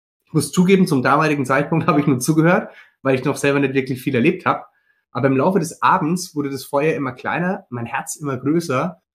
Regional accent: Würzburg, Bavaria, Germany; ich komme ja ursprünglich aus Würzburg und wir sind hier in der Weinregion.

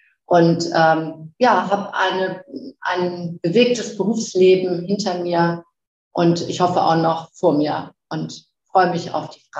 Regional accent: Flensburg, Schleswig-Holstein, Germany; born there; also born or lived in Ruhr area; bin 59 Jahre alt und bin eigentlich so in Flensburg geboren. Ich komme aus dem Norden und habe dann jahrelang im Ruhrgebiet verbracht mit meiner Ausbildung schon und bin jetzt im schönen Ostwestfalen gelandet, das aber auch schon seit 18 Jahren.

